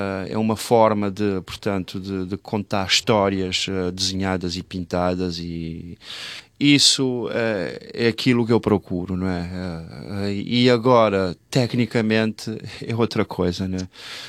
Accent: Praia, Santiago, Cape Verde; moved away; also born or lived in Portugal; eu sou de Cabo Verde, a cidade da praia da Ilha de Santiago. Saí de Cabo Verde desde 89, fui para Portugal, onde vivi 22 anos.

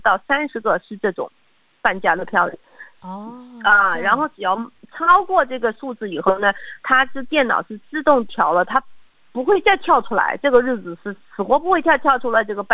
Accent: Australia; 我们澳洲人那个旅游的时间一般考虑的都是会在半年之内

